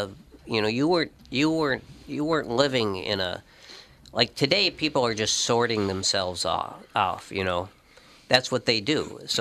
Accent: Saint Paul, Minnesota, United States; I mean, I grew up on Cretan Avenue in St. Paul, and I like to tell the story just because it was Cretan Avenue, you know.

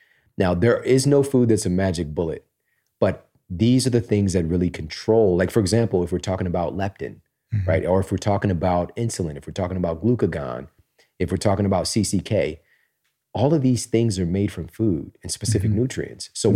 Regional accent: Missouri, United States; now in Pittsburgh, United States; And, you know, I'm from Missouri, here from Pittsburgh. We're not at like the hubs of, you know, health and wellness in the world

